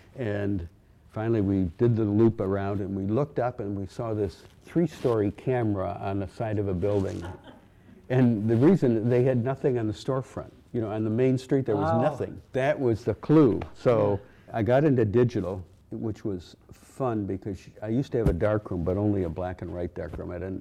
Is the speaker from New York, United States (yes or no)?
yes; Rochester, New York, United States; I was brought up in Rochester, didn't put this together right away.